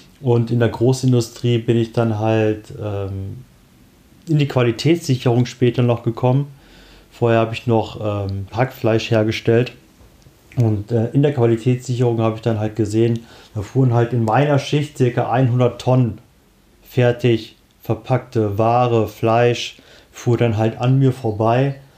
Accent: Beelen, North Rhine-Westphalia, Germany; Ich bin auch in der Nähe hier von Oelde aufgewachsen, in Beelen. Das ist so ein kleines 6000-Seelendorf, also damals. Jetzt ist es auch nicht viel größer, glaube ich.

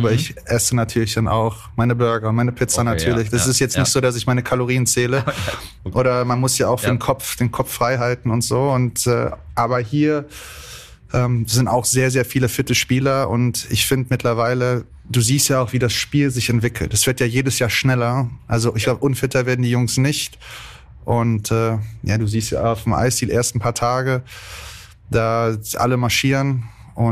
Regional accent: Frankfurt, Hesse, Germany; ich bin Frankfurter

